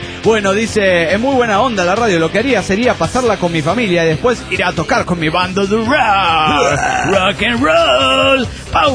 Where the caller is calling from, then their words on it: Intendente Alvear, La Pampa, Argentina; de Intendente Alvear, Argentina.